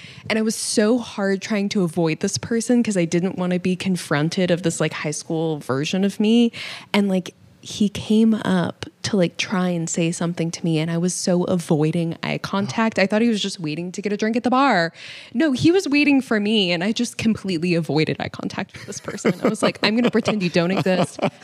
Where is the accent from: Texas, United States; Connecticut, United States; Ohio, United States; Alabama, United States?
Texas, United States; Austin; living in Austin, like being born and raised in Austin, I left for a while and coming back